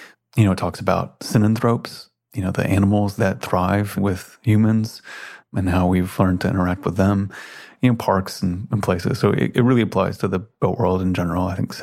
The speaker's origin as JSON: {"language": "English", "town": "Memphis", "region": "Tennessee", "country": "United States", "tie": "born or raised there", "said": "I spent a lot of time growing up in Memphis, Tennessee"}